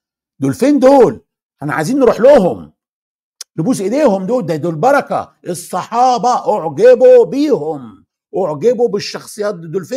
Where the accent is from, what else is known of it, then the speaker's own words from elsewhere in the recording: Egypt; انا فلسطيني من اب وام مصريين، الى ان تتحرر فلسطين ارجع بقى تاني مصري بقى، انما قبل كده انا فلسطيني.